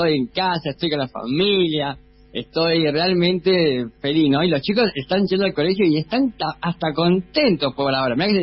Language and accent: Spanish; Argentina; moved away; salí de Argentina sabiendo que la única forma que uno puede manejar es manejando del lado de la derecha